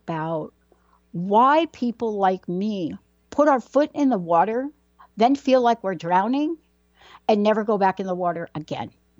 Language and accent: English; Bronx, New York, United States; I'm a girl from the Bronx.